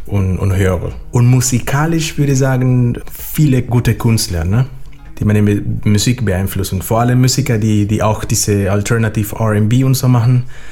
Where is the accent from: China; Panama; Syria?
Panama; now in Hamburg, Germany; ich wohne in Deutschland seit fast 9 Jahren. Aber ich komme ursprünglich aus Panama. Das ist ein kleines Land in Mittelamerika. Mega schön, aber Hamburg ist auch schön und ist meine Heimat geworden.